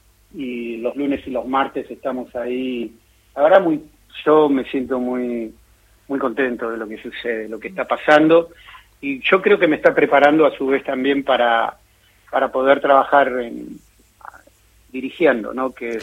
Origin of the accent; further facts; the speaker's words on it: Buenos Aires, Argentina; born there; Yo nací en Barracas